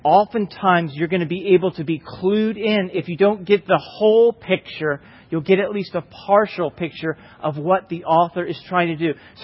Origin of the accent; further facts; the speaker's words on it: England, United Kingdom; I'm English, so I'm done.